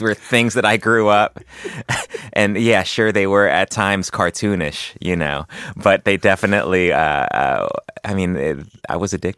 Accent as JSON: {"language": "English", "town": "Los Angeles", "region": "California", "country": "United States", "tie": "born or raised there", "said": "I grew up in West LA, right near here."}